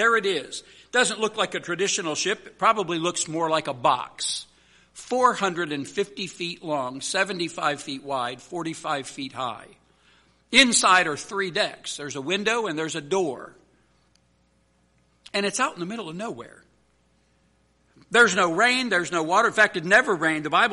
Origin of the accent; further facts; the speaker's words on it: Michigan, United States; I was from Michigan, so I've seen plenty of snow.